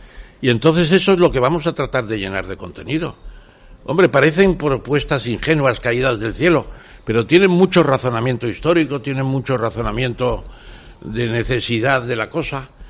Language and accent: Spanish; Spain; Yo soy español, no me considero nacionalista, me considero ciudadano del mundo